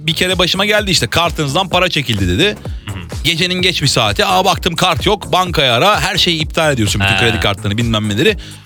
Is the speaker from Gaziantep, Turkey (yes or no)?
no; Antakya, Hatay, Turkey; now in Istanbul, Turkey; Antakyalı evet, bir özelliğim var mı bilmiyorum.